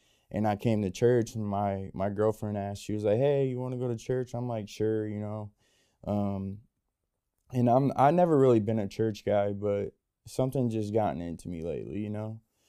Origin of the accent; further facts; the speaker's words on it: Toledo, Ohio, United States; I'm from Toledo, Ohio. I'm 26 years old.